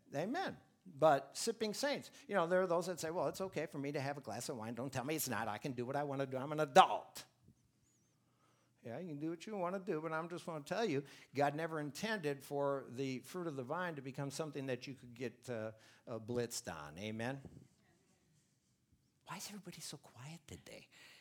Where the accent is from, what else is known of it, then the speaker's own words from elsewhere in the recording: Milwaukee, Wisconsin, United States; I grew up in Milwaukee, just north of Milwaukee. You know what it's like up there. Drinking is like the national pastime in Wisconsin.